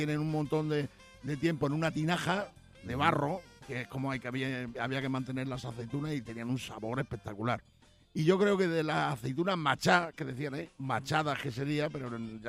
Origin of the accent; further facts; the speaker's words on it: Badajoz, Extremadura, Spain; Y es que yo soy de San Roque también. Digo, coño. A mi barrio de San Roque, de Badajoz, le llaman el barrio de los machas.